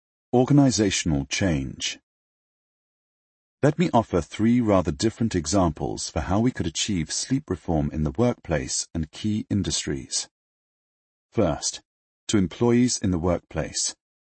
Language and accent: English; United Kingdom; now in United States; colleagues, friends, and family in the United States and in my home country of the United Kingdom.